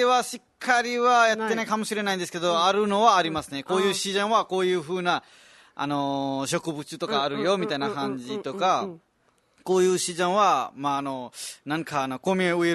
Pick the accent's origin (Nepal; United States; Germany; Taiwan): Nepal; Japanese is a second language; 私もネパール人なんですけど、